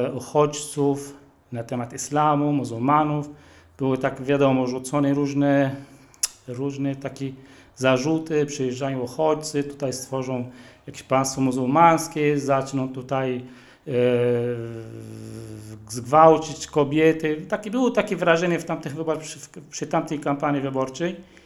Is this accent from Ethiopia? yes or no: no; Sebastia, West Bank, Palestine; Ja pochodzę z takiej miejscowości, która nazywa się Sebastia. To nazwa to jest taka nazwa bardziej rzymska. To jest taka stara wioska, około 3000 mieszkańców.